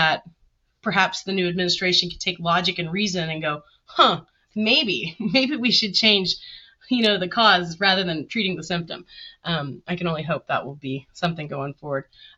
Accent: Texas, United States; But Texas doesn't have as much water as it looks like, and that's my home state.

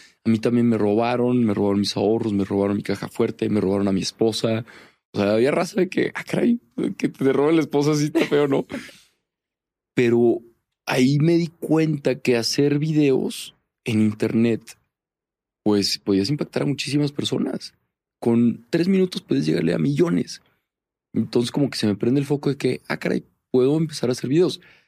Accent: Torreón, Coahuila, Mexico; also born or lived in Monterrey; Yo soy de Torreón, me voy a Monterrey, y cuando me voy a Monterrey, pues llegas como estudiante foráneo

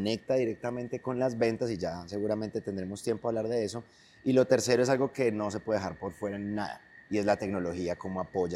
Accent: Eje Cafetero, Colombia; born there; Como te dije, muy cerca de acá de Ibagué, relativamente cerca. Yo nací en el Eje Cafetero de Colombia.

